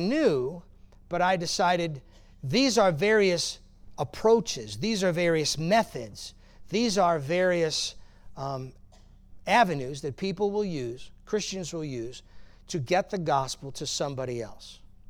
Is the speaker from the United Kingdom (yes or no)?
no; Massapequa Park, New York, United States; So this is my home street where I was born and I grew up on Long Island. It's called Massapequa Park